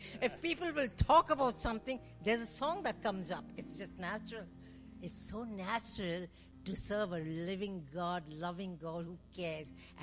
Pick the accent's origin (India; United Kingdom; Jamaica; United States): India; Kolkata, West Bengal; I'm from Calcutta, India, West Bengal, a pagan nation